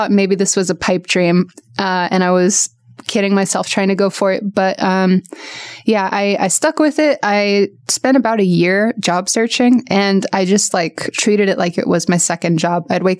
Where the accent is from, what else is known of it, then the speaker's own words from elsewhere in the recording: Portland, Oregon, United States; growing up in Portland, thinking that art was a nice hobby, but would never make me any money.